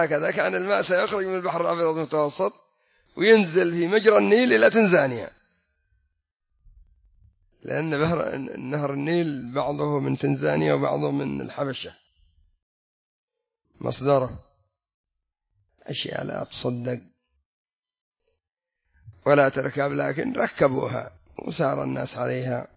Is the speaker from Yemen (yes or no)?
yes; Yemen; وعندنا في اليمن وقع الزلزال في ذمار في كثير من المناطق